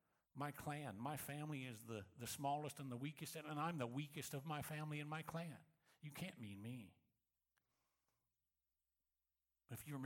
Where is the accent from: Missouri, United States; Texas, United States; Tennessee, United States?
Missouri, United States; I grew up in North Central Missouri. So I've grown up a St. Louis Cardinals baseball fan all my life.